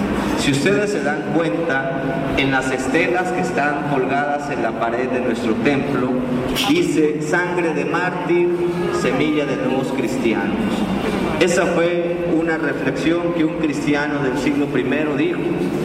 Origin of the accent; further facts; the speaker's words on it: Chiapas, Mexico; aquí en Chiapas, los que somos chiapanecos decimos, ah, se hizo la mártir.